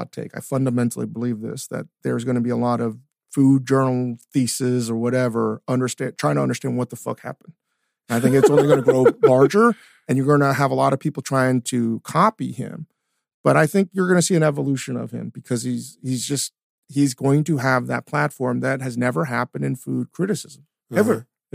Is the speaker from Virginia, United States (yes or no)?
yes; Virginia, United States; also born or lived in Richmond; I grew up in Northern Virginia. I spent a lot of time in Richmond.